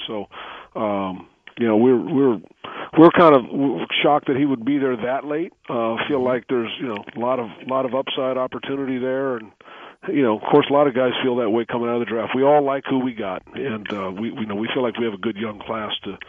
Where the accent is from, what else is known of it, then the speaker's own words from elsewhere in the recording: Hayward, California, United States; Well, I'm an East Bay guy. I grew up here in Hayward.